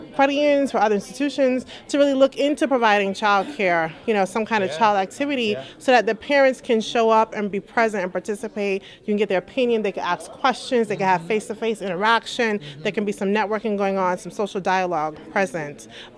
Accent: New York, United States; I'm from New York. And someone came and tapped me and said, aren't you from New York? And I said, yes.

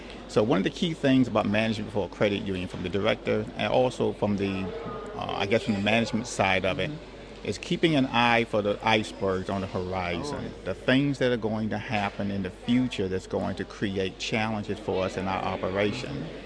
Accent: North Carolina, United States; What accent? I'm from North Carolina. There's no accent. You have the accent.

